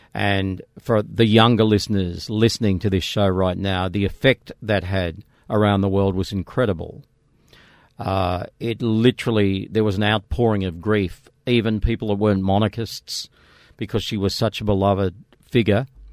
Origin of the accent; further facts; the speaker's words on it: Nowra, New South Wales, Australia; at the age of 16, I started hanging around a radio station in my hometown of Nowra